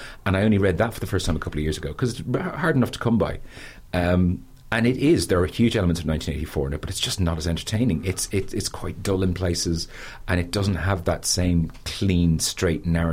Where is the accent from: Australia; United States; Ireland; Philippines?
Ireland; Crumlin, Leinster; But, you know, I grew up in Crumlin, so our church was huge.